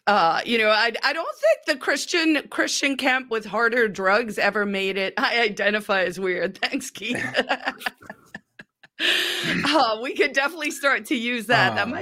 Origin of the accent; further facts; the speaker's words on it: South Africa; now in United States; I'm originally from South Africa. It was a nationalist apartheid police state, and I won a green card in the lottery in 1994. When we left South Africa and came to America, it was this relief.